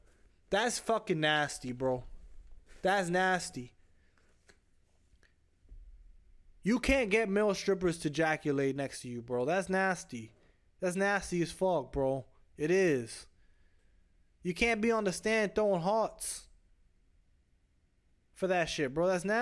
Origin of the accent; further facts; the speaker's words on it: Bronx, New York, United States; also born or lived in Florida; Listen, I grew up in the Bronx, bro. And then later I moved to Florida, right? I'm a breed of New York and Florida.